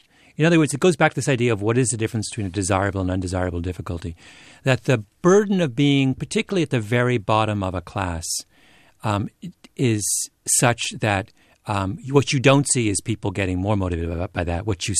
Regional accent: Canada; Well, I'm a Canadian.

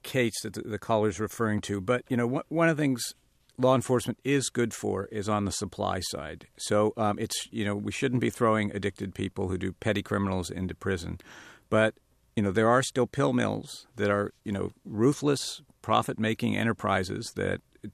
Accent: West Virginia, United States; You know, my home state, West Virginia, we're classy people, but we aren't rich.

